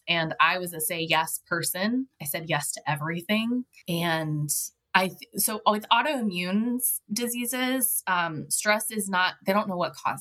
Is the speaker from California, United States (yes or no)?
no; St. Louis, Missouri, United States; I'm from St. Louis, Missouri.